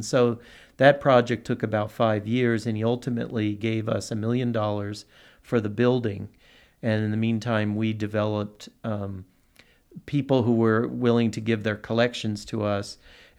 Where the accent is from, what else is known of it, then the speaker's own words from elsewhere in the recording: Lone Pine, California, United States; I'm from Lone Pine.